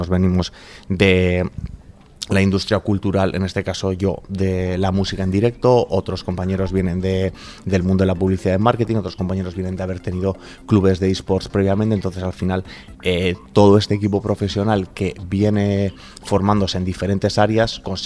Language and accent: Spanish; Bilbao, Basque Country, Spain; porque somos de Bilbao, estamos orgullosos de ser de Bilbao, de Vizcaya